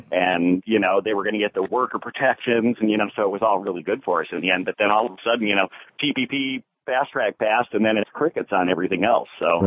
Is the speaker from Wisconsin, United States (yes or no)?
yes; Wisconsin, United States; I'm from Wisconsin originally